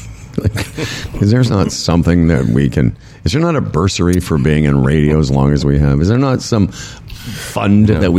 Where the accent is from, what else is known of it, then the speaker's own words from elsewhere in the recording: Moose Jaw, Saskatchewan, Canada; I'm from Moose Jaw. Doesn't that count? Can I be the senator from Moose Jaw?